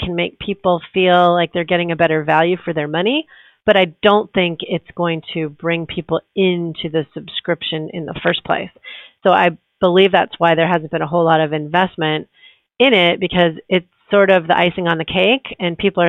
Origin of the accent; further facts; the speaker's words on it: Midwest, United States; So I do think growing up in the Midwest and having that sort of more agrarian community around me gave me a sort of a grounding